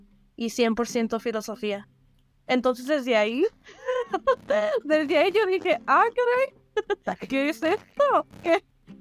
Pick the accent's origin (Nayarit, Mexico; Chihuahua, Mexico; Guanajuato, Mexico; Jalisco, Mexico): Chihuahua, Mexico; Ciudad Juárez; vengo de Ciudad Juárez, es una ciudad completamente industrial